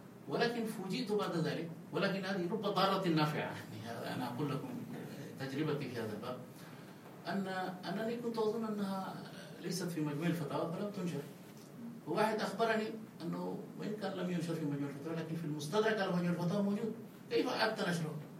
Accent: Saudi Arabia; وممكن بعضها مصورة في بعض المراكز عندنا في السعودية

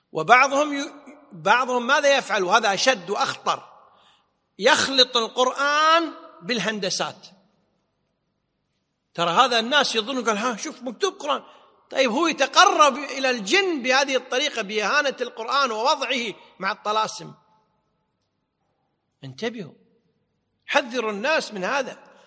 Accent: Kuwait; التميمة في عرفنا عندنا بالكويت يسمونها الحجاب

